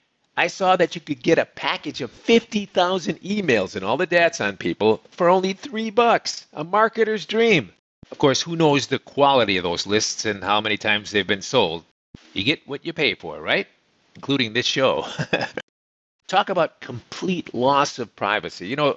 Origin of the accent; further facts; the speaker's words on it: Chicago, Illinois, United States; the last pirate TV guy I talked to, I told him I was from Chicago